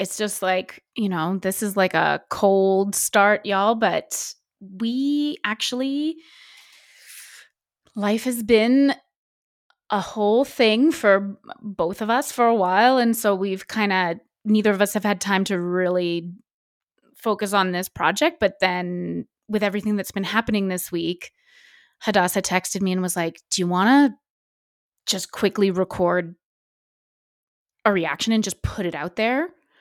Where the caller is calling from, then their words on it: Charlottetown, Prince Edward Island, Canada; I'm recording from Charlottetown PEI, which is on the island of Ibequit, which is unceded Mi'kmaq land.